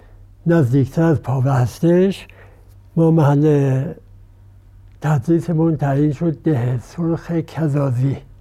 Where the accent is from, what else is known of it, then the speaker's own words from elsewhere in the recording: Abbasabad, Hamadan, Iran; من 15/6/1324 در عباس آباد همدان تابستان به دنیا اومدم.